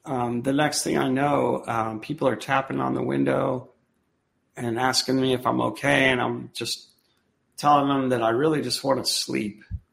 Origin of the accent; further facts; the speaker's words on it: Colorado, United States; So I'm from Colorado, and they flew me back on a medical jet.